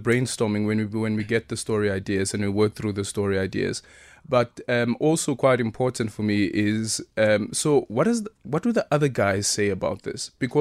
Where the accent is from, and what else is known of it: South Africa